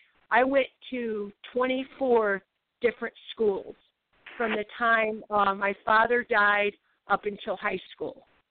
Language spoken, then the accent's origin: English; the South, United States; accent: Southern; all of our families had farms. We were very Southern. I had a very strong, I know I don't have my accent anymore, of course. I have a Chicago accent, actually. But we had Southern accents.